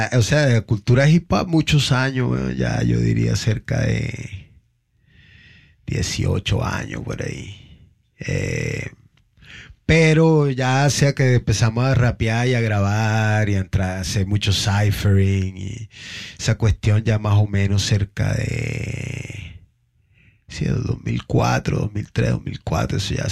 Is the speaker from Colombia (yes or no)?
yes; Colombia; moved away; desde que yo llegué de Colombia para acá, fue como que lo que encontré inmediato, ya, porque en Colombia no escuchaba mucho hip hop